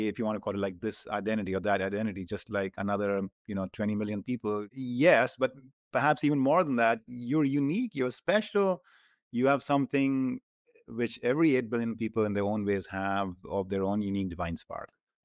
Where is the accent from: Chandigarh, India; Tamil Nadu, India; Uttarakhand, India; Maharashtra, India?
Chandigarh, India; Chandigarh is my hometown. Yes.